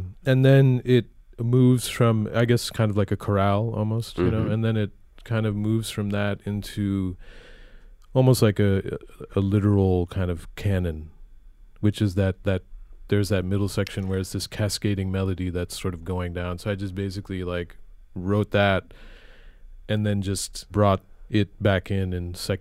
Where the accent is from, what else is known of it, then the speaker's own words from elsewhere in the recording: Connecticut, United States; Yeah, I was born in Litchfield County, Connecticut.